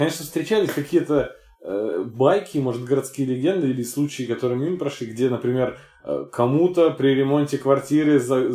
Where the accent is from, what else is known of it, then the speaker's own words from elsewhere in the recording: Nizhny Novgorod Oblast, Russia; я сам из Ветлужского района.